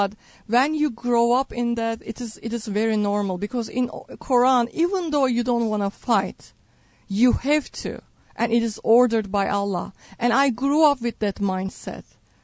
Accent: Turkey; I grew up in Turkey, and I grew up in a devout Muslim home.

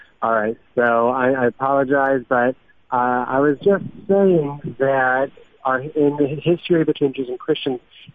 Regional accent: Ohio, United States; Well, I grew up in Ohio, United States, and I grew up in a Jewish community

